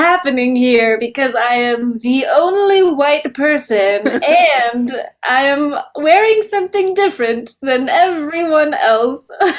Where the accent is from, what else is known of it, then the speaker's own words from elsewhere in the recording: Toledo, Ohio, United States; I'm from Toledo, Ohio, a very small town in Toledo.